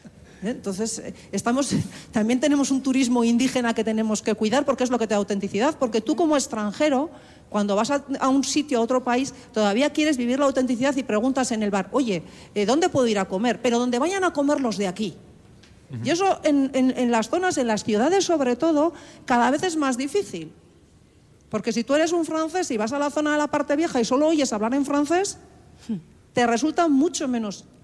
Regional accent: Bilbao, Basque Country, Spain; Yo es que no soy de Donosti, igual es que como soy de Bilbao me sale la vena, ¿verdad?

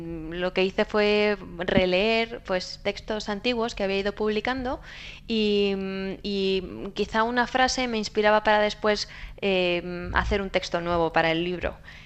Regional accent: Pamplona, Navarre, Spain; siempre pues tengo presente a Pamplona y a mi tierra

